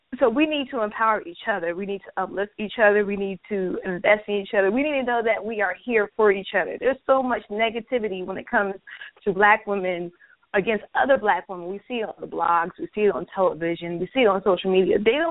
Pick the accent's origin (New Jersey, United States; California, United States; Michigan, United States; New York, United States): New Jersey, United States; I'm originally from New Jersey.